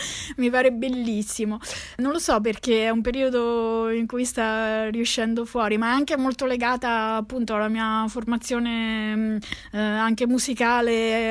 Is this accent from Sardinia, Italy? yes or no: no; Marche, Italy; now in Milan, Italy; sono andata via dalle Marche